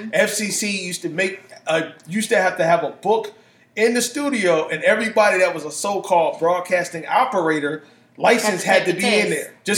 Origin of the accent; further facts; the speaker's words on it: New York, United States; I'm a kid from New York.